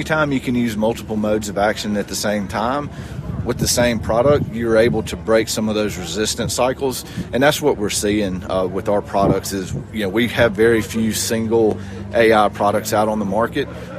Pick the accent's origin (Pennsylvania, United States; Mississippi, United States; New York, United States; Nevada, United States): Mississippi, United States; also born or lived in Aberdeen, South Dakota; I'm from Mississippi originally, but lived in Aberdeen, South Dakota for 8 years.